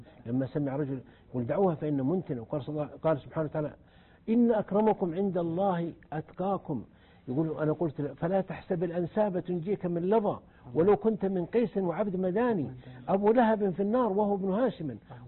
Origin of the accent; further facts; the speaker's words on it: Saudi Arabia; نحن في السعودية مجتمع قبلي